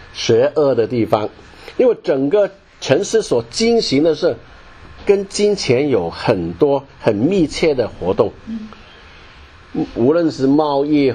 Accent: Hong Kong; 我们香港人说有求别应的黄大仙庙。

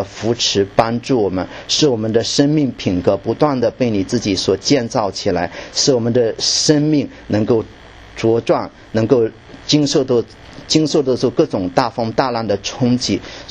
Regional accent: China; 我们中国人常常会说的就是豆腐渣工程

